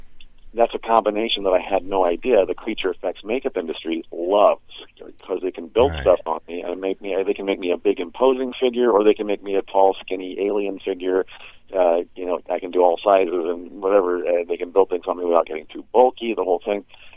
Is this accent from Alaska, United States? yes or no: no; Indiana, United States; Anyway, growing up in Indiana watching TV